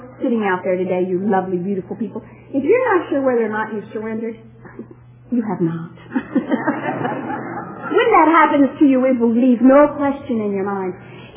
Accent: Addison, Texas, United States

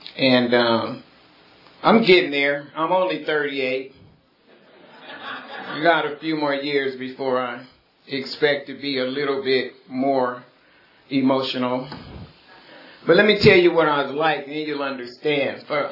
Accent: Los Angeles, California, United States; I was born partially raised in the Watts part of Los Angeles.

